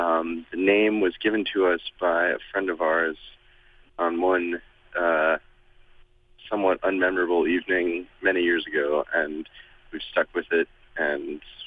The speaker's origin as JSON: {"language": "English", "region": "New York", "country": "United States", "tie": "born or raised there", "said": "I come from a jazz background. I grew up just outside New York City and used to frequent the jazz nightclubs."}